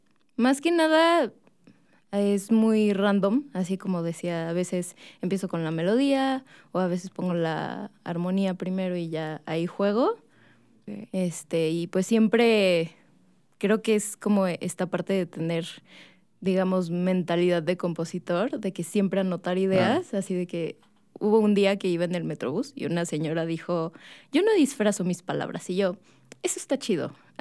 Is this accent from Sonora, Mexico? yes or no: no; Cancún, Quintana Roo, Mexico; yo soy foránea, soy de Cancún.